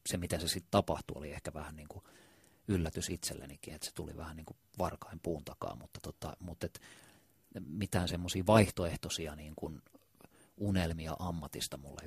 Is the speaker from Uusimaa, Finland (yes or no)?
yes; Helsinki, Uusimaa, Finland; Kumpulassa, josta mä oon kotoisin